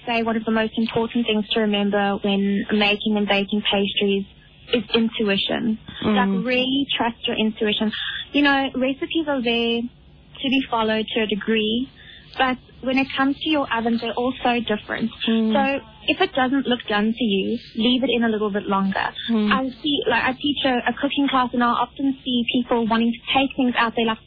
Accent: Botswana; I'm from Botswana

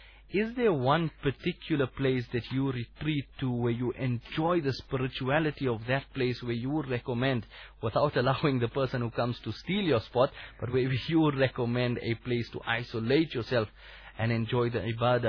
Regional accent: South Africa; We in South Africa, we come across recordings from Mecca and Medina

